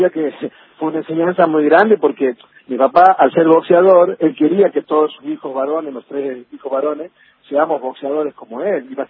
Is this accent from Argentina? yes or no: yes; Tartagal, Salta, Argentina; also born or lived in La Rioja, Argentina; en el año 69 yo nací en el Policlínico Ferroviario de la capital de La Rioja, y al poco tiempo me llevaron al campamento de Espucio a Tartagal, porque mi viejo era ferroviario, y lo trasladaban de estación a estación